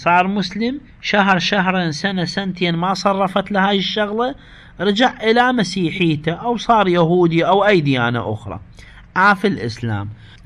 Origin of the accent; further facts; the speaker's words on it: Iraq; إحنا عندنا في العراق يعني عندنا المسيح موجودين بكثرة والصابئة،